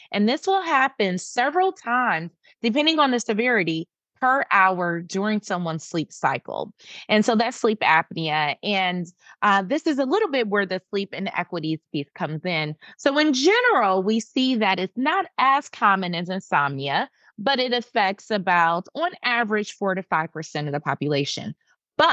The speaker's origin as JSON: {"language": "English", "town": "Detroit", "region": "Michigan", "country": "United States", "said": "I'm from Detroit, Michigan, which is the Motor City."}